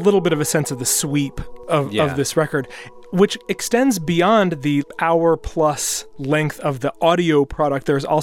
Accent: Kansas, United States; I'm from Kansas.

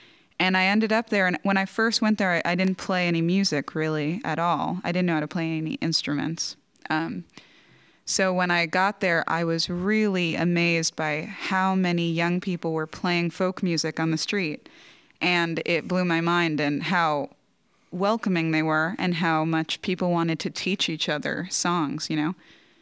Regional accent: New York City, New York, United States; now in New Orleans, United States; I think, although now I appreciate growing up in New York City, but when I first arrived in New Orleans, I'd never felt so comfortable anywhere.

